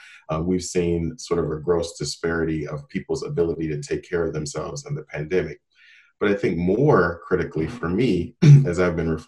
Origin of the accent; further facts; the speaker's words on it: Nebraska, United States; But primarily, I'm here in my home state in Nebraska.